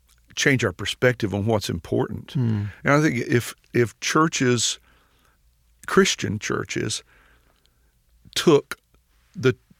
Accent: Asheboro, North Carolina, United States; when I go back to my hometown of Asheboro, North Carolina, and drive by my old house

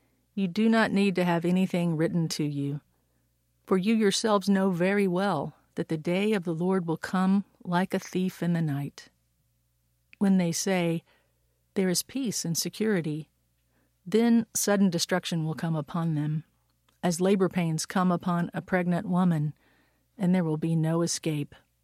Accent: McDonough, Georgia, United States; That's when I was a 17-year-old growing up in McDonough, Georgia.

